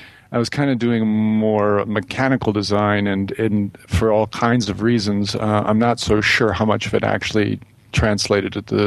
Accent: Minnesota, United States; And so even though I was growing up in the Midwest, I grew up in a small town in northern Minnesota

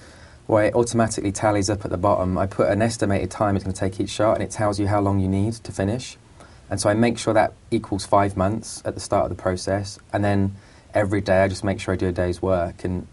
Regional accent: England, United Kingdom; I'm from England, so it's the way I talk.

